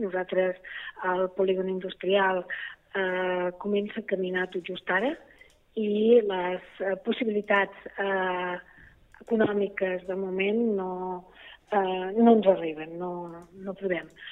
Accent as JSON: {"language": "Catalan", "town": "Corçà", "region": "Catalonia", "country": "Spain", "tie": "born or raised there", "said": "jo he nascut a Cursà i he viscut sempre a Cursà."}